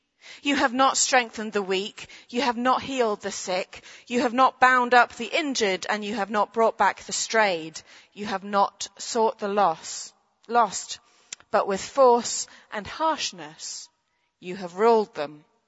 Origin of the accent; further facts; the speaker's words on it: United Kingdom; So for me, as a Brit, it makes me think of Yorkshiremen with border collies and flat caps out on the rolling fields of the English countryside.